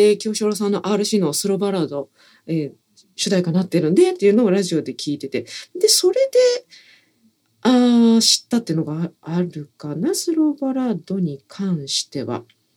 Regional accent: Kinki, Japan; 割と私たち近畿の人間にとっても身近な存在ではあるんですよ。

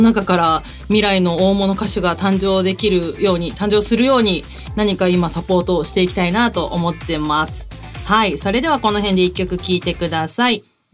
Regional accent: Kansai, Japan; accent: Kansai dialect; 関西弁ね。なっちゃうよね、二人とも。

